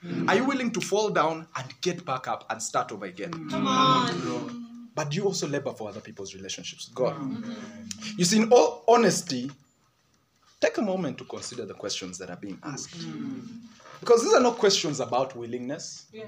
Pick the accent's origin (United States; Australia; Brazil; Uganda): Uganda; English is a second language; So I come from Uganda, and I studied, and we got into COVID